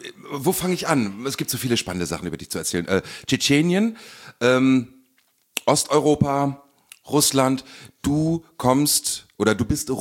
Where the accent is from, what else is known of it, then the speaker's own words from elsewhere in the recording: Seesen, Lower Saxony, Germany; Ich komme ja aus Seesen. Da hieß es dann in Seesen verwesen.